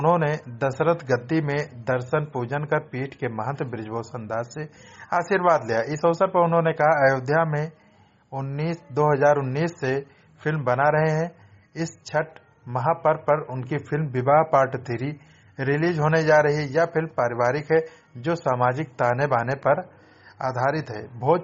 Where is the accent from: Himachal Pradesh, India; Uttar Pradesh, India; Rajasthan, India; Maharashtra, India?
Uttar Pradesh, India; मैं खुद गोंडा जिले का रहने वाला हूं।